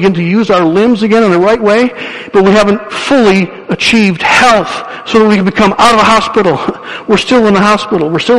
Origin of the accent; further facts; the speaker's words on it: Jenison, Michigan, United States; I still remember growing up in Jenison, Michigan.